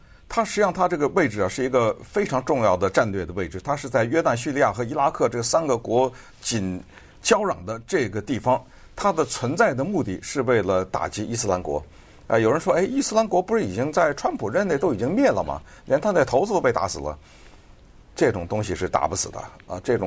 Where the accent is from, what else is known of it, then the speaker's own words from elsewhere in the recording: United States; Chinese is a second language; 再炸，我们美国人的情报会掌握的，会知道他们在哪里。